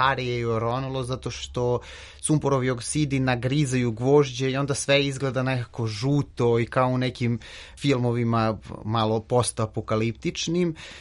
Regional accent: Jagodina, Pomoravlje District, Serbia; born or raised there

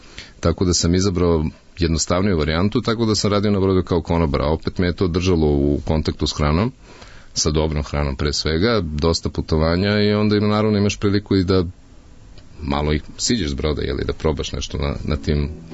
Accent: Belgrade, Serbia; ja sam kao iz Beograda, šta, imao sam 21, nepuno 21 godinu

